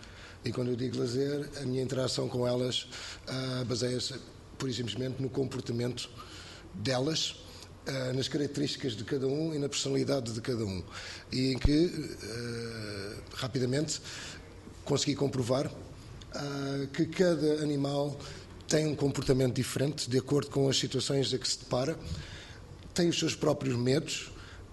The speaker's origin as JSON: {"language": "Portuguese", "town": "Vila Franca de Xira", "region": "Lisbon", "country": "Portugal", "tie": "born there", "said": "eu, como português, nascido em Vila Franca de Xira, terra dos touros e dos toureiros, desde que eu aprendi a andar, que eu lido com animais"}